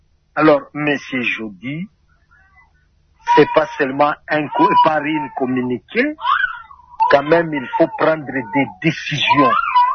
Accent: DR Congo; nous en tant que Congolais

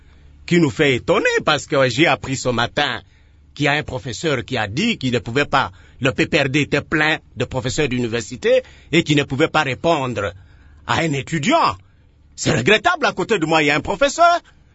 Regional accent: DR Congo; nous sommes Congolais

